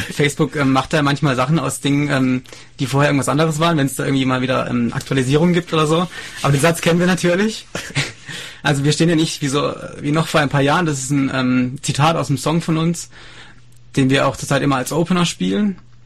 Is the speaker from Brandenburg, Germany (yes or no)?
no; Freiburg, Baden-Württemberg, Germany; Wir sind im weitesten Sinne aus Freiburg, Süddeutschland, und uns gibt es seit 2015.